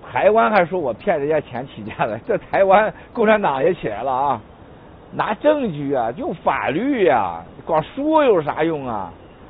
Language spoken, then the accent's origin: Chinese; Northeast China, China; 我小时候在东北的时候，这个最早看到的就是那个，我很小，六七岁上小学的时候